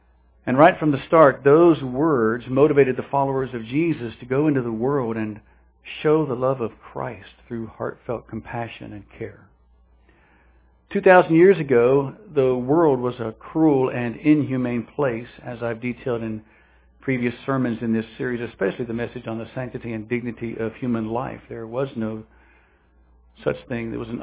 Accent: Parkersburg, West Virginia, United States; born there; I was born in St. Joseph's Hospital in Parkersburg.

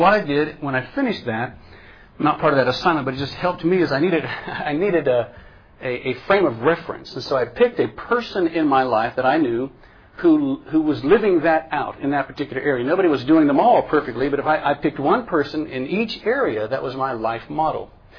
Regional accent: West Virginia, United States; Carl Levitt ran a funeral home in my hometown in West Virginia.

